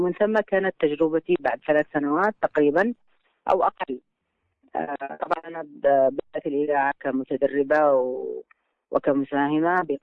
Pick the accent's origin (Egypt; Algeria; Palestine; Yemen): Yemen; Tihama; accent: Tihami; بحكم أننا يعني تربيت وترعرعت في تهامة، وكان عندي كثير يعني من إتقان باللهجة التهامية